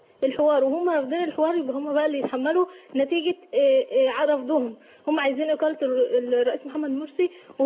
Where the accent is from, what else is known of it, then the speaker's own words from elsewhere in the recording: Mansoura, Dakahlia, Egypt; احنا عندنا مظاهرات حشده جدا في المنصوره.